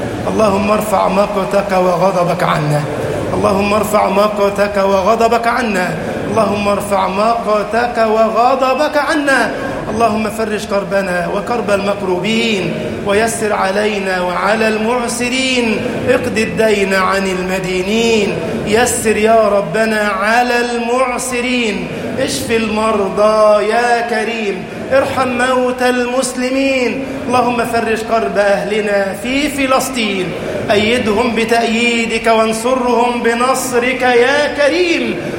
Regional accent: Egypt; اجعل بلدنا مصر أمنا أمانا، سخاء رخاء

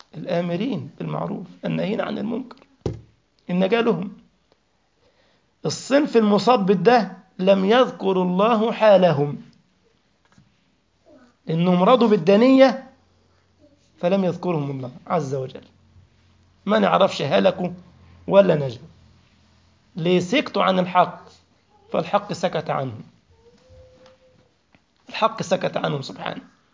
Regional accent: Egypt; كانت عندنا في مصر في الحومة

